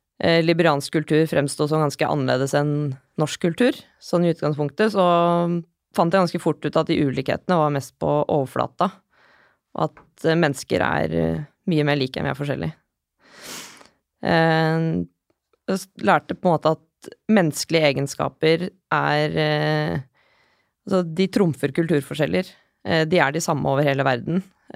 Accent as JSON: {"language": "Norwegian", "region": "Oslo", "country": "Norway", "tie": "born or raised there", "said": "Jeg har vokst opp på Ammerud, et ganske internasjonalt miljø"}